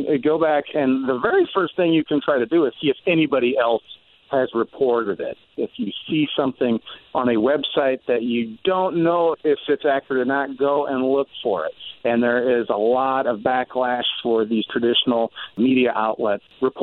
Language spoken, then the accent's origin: English; Nebraska, United States; Jason, you know I'm from Nebraska originally